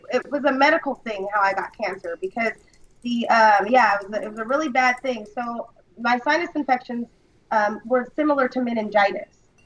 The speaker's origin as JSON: {"language": "English", "town": "Sacramento", "region": "California", "country": "United States", "tie": "born or raised there", "said": "Shout out to y'all in my hometown of Sacramento."}